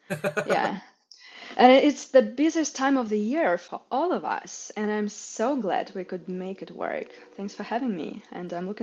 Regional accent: Russia; So I grew up in Russia, often spending my school summer holidays in Europe.

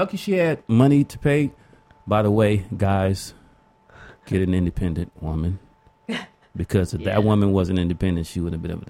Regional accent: Los Angeles, California, United States; I'm from South Central LA, from Florence and Western, Dalton Avenue.

